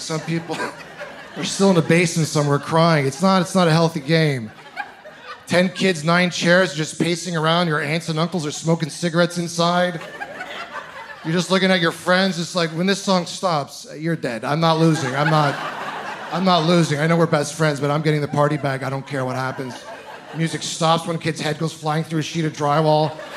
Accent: Ontario, Canada; I'm originally from Ontario.

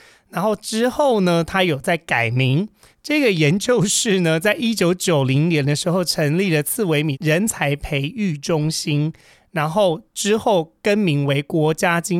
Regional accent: Kaohsiung, Taiwan; 那就是因为我是一个高雄人嘛，高雄人其实对于加工出口区是一个一点都不陌生

